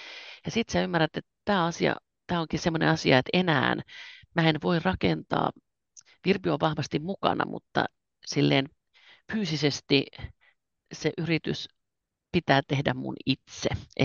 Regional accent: Turku, Southwest Finland, Finland; also born or lived in Salla / Uusikaupunki; now in Muonio, Finland; Me ollaan siis Sallassa syntyneitä. Me ollaan Turkuun muutettu vanhempien kanssa pienenä tyttönä, eli Varsinais-Suomessa eletty. Ja mä olen kasvattanut 3 lastani Uudessakaupungissa.

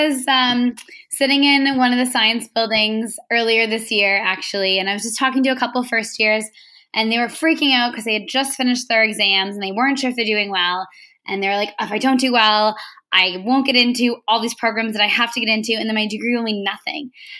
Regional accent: Nova Scotia, Canada; moved away as an adult; now in Fredericton, Canada; I've been born and raised in the Annapolis Valley in Nova Scotia, and I moved to Fredericton 5 years ago to pursue a biology degree at the University of New Brunswick.

